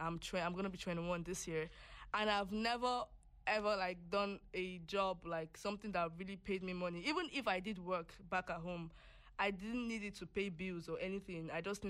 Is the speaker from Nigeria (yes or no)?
yes; Nigeria; now in Canada; So obviously I'm Nigerian, and coming to Canada was like my first time ever leaving Nigeria, ever.